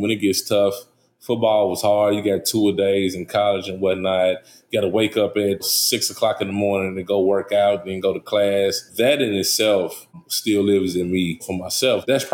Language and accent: English; Nashville, Tennessee, United States; EJ and I grew up in East Nashville.